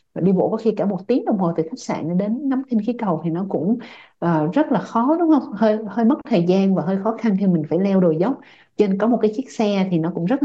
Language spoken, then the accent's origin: Vietnamese; Australia; Thì đối với mình là người Úc, mình có cái driving license của mình